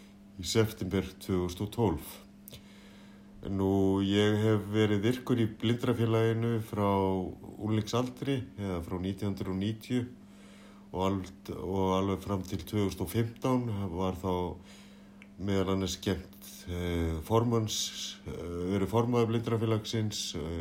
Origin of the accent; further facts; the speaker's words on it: Reykjavík, Capital Region, Iceland; born there; ég er fæddur í Reykjavík, febrúar 1971 og er því nýorðinn 50.